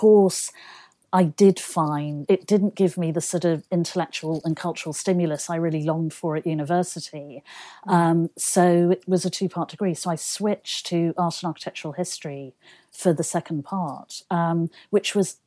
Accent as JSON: {"language": "English", "town": "Manchester", "region": "North West England", "country": "United Kingdom", "tie": "born or raised there", "said": "It was fantastic because Manchester, first of all, it has an incredible design heritage."}